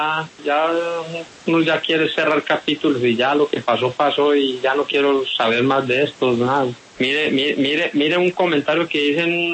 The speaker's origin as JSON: {"language": "Spanish", "town": "Andes", "region": "Antioquia", "country": "Colombia", "tie": "born or raised there", "said": "él fue a buscarme a mi pueblo, a Andes. Y me buscó en todas partes, menos en la casa"}